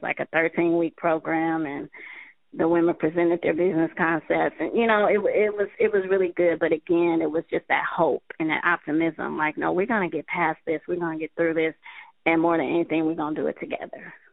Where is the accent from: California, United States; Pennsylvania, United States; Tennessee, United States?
California, United States; San Francisco; growing up in San Francisco, I actually lived in Lakeview until I was 11. Then we moved to Fillmore, where I grew up, and then I've been working in the Bayview for like the last 20 years.